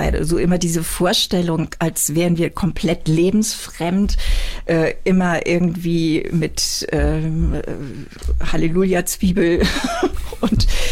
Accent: Büsum, Schleswig-Holstein, Germany; Ja, wir sind in Büsum zur Schule gegangen

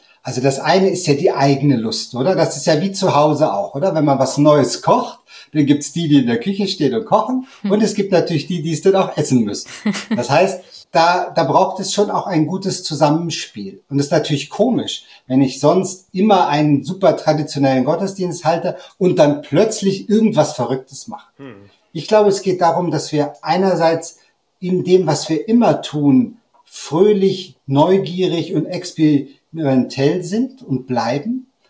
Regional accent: Hanover, Lower Saxony, Germany; also born or lived in Italy; now in Switzerland; Ich bin 54, bin Hannoveraner, das hört man ein bisschen. Seit 2017 in der Schweiz. Ich war vorher in Deutschland Pfarrer, dann mit der Familie 8 Jahre am Lago Maggiore in Italien.

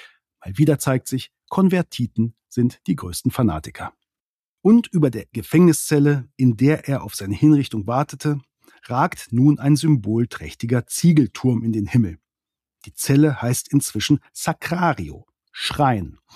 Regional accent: Northern Germany, Germany; das sage ich als Norddeutscher, ja als echter Preuße

